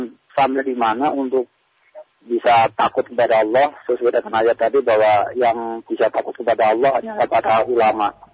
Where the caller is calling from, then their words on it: Bekasi, West Java, Indonesia; Saya dari Bekasi